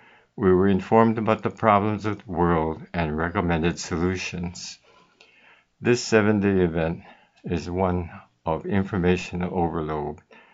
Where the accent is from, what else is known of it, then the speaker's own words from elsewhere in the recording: Aiea, Hawaii, United States; also born or lived in Kona, United States; I was born in Kona, grew up in Aiea, attended University High School in Honolulu, and graduated from Bradley University in Peoria, Illinois.